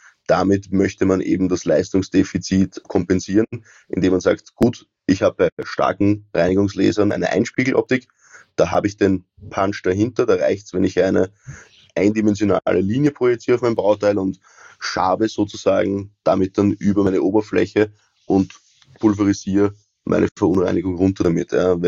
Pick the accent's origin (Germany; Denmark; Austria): Austria; bei uns in Österreich